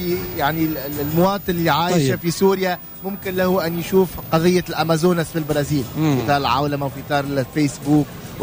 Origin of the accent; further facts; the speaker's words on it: Tunisia; مشكلة الستركتور اللي عندنا في تونس